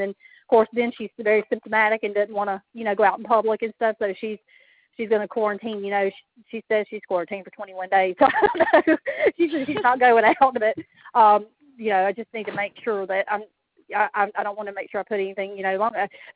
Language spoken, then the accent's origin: English; Alabama, United States; County, the Baldwin County Health Department, because I'm from Baldwin County.